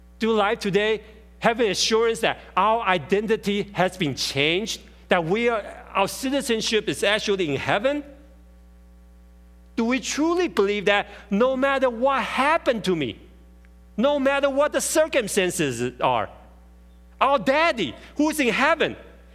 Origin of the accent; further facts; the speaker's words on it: Taiwan; now in United States; I was back in my home country of Taiwan in 1994.